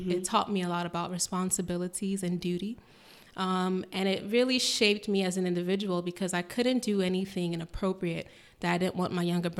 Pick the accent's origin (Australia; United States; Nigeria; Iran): Nigeria; I'm like, I'm Nigerian, you know? Like, but it's just interesting to kind of be that person that educates and kind of shows a different side of Africa, of Nigeria, of the people.